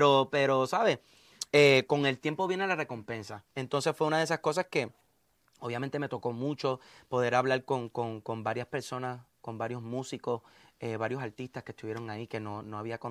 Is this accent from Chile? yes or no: no; Philadelphia, Pennsylvania, United States; yo soy nacido en Filadelfia, brother. Yo nice. Vengo de una ciudad donde el fashion es en todas partes, el lado urbano, el lado, ¿sabes? Yo viví en el norte de Filadelfia